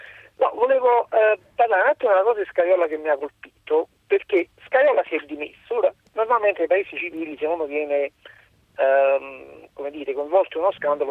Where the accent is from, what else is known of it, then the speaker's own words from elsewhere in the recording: Naples, Campania, Italy; io sono di Napoli, in Campania